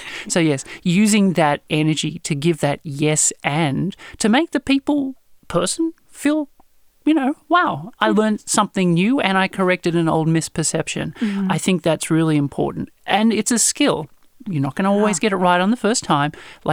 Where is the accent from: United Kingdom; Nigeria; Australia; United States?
Australia; So I'm from Australia. I grew up on a farm. And for the first 12, 15 years of my life, I went to school, I came home to the farm and chased cattle all day.